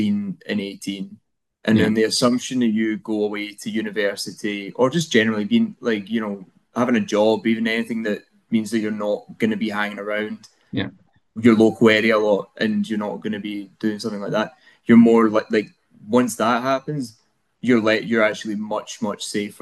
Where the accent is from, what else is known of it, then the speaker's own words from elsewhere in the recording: Greenock, Scotland, United Kingdom; I come from Greenock, and Greenock's a high area of deprivation. It's got a very high area of deprivation.